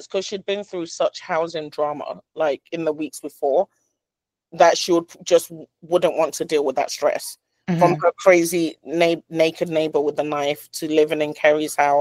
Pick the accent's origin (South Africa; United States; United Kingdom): United Kingdom; accent: British; I can't stand when people like imitate my accent, and it's always one really bad approximation of a British accent.